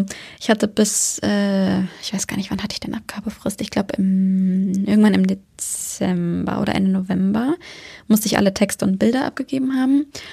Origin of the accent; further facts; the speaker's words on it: Germany; now in Denmark; Also soweit ich weiß, kann ich als Deutsche nach 5 Jahren hier die dänische Staatsbürgerschaft beantragen. Und ich wohne jetzt 3,5 Jahre hier.